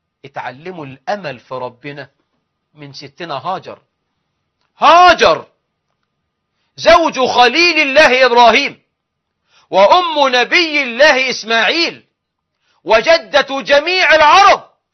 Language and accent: Arabic; Egypt; أقدر أقف قدام أي واحد عربي سعودي إماراتي بحريني قطري مغربي جزائري واقول له انا مصري